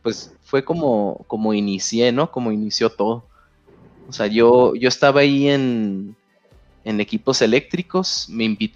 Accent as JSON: {"language": "Spanish", "town": "Cananea", "region": "Sonora", "country": "Mexico", "tie": "born or raised there", "also_born_or_lived": "Mexicali", "said": "Soy originario de Cananea, Sonora. Después de la preparatoria, me mudé a Mexicali"}